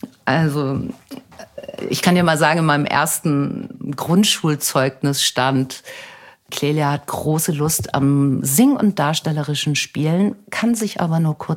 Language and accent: German; Germany; Deutschland ist meine Heimat. Ich habe meine Familie, meine Freunde hier, meine Arbeit ist, mein gesamter Lebensmittelpunkt ist hier.